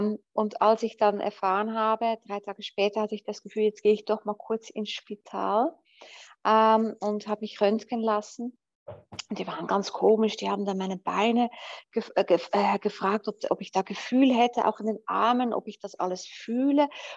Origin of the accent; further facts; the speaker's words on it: Netherlands; bevor ich mir auch in einem Skilift damals als Holländerin das Bein gebrochen hatte